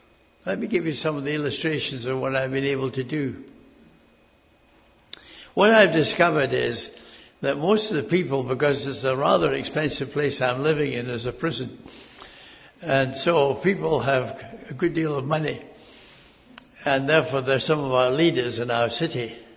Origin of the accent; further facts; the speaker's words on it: Edinburgh, Scotland, United Kingdom; accent: Scottish; And she said, yes, and you have a Scottish accent. I said, yes. Well, I'm from Edinburgh